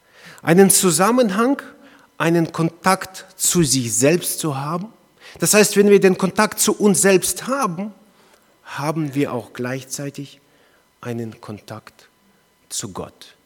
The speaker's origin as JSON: {"language": "German", "town": "Heidelberg", "region": "Baden-Württemberg", "country": "Germany", "said": "Wir kommen aus Heidelberg."}